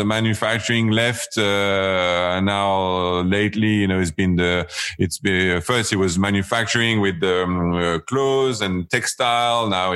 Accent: France; English is a second language; We all know Leap, growing up in France.

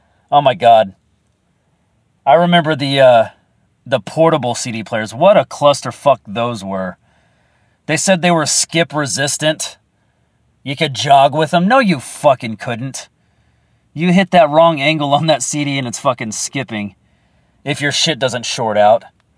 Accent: Texas, United States; I have no room to talk because I am from Texas.

